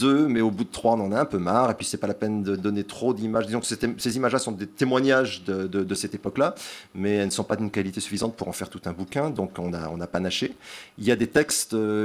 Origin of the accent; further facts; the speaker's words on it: Nantes, Pays de la Loire, France; born there; Je suis né à Nantes, donc dans les années 50, en 57.